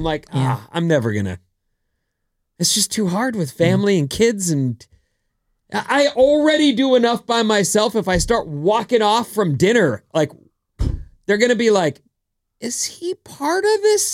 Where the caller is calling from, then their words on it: Star, Idaho, United States; also born or lived in Bay Area; I'm listening from Star, Idaho.